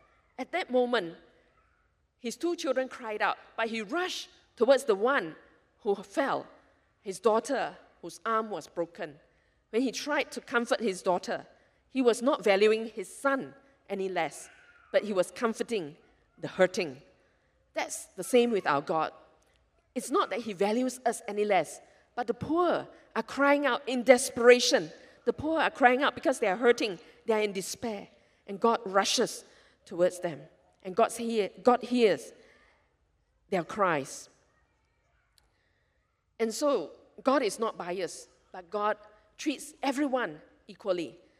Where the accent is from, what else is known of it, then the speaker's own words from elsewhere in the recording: Sarawak, Malaysia; I probably feel closer because I'm from Sarawak. But we grow up with indigenous people around us.